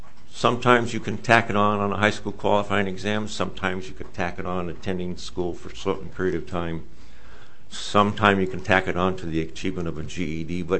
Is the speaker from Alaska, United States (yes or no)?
yes; Alaska, United States; English is a second language; why I, as an Alaska Native, am speaking to you in English. It's not my native tongue. It's a cultural imprint that I don't have, but I have had to learn.